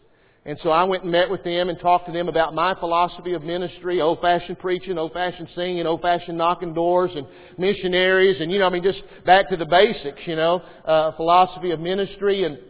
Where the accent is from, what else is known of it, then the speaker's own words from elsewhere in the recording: Texas, United States; I mean, I'm from Texas, and I'm looking.